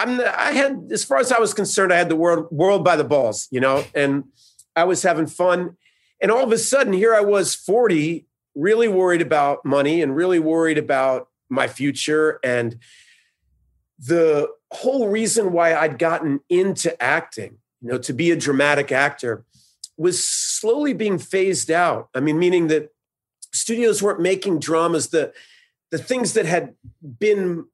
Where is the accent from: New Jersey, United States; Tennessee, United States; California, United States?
New Jersey, United States; It's rare you see a Yankee fan turn into a Mets fan or a Knicks fan into a Nets, but I grew up in Jersey and often thought about being a Nets fan.